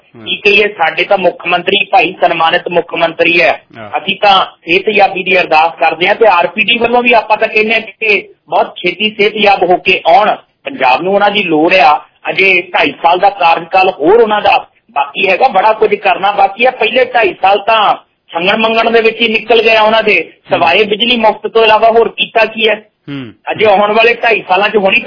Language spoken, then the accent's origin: Punjabi; Nakodar, Punjab, India; ਕਿਉਂਕਿ ਤੁਸੀਂ ਵੀ ਨਕੋਦਰ ਦੇ ਆਸ ਪਾਸ ਰਹਿਣ ਵਾਲੇ ਆ, ਮੈਂ ਵੀ ਉੱਥੋਂ ਦਾ ਰਹਿਣ ਵਾਲਾ